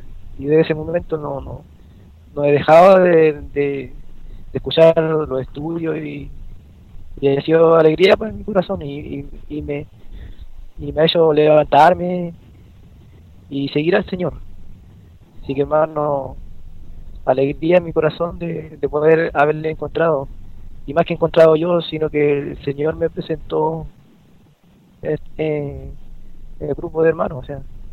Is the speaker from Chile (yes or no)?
yes; Concepción, Biobío, Chile; soy chileno. Ah, chileno. Sí, Chile, acá en Concepción, en la octava región.